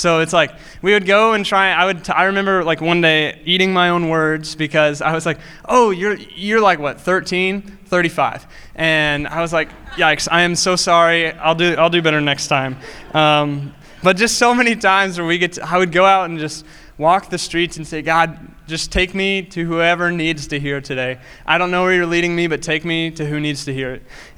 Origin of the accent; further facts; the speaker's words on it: Lawrenceburg, United States; I grew up in Lawrenceburg.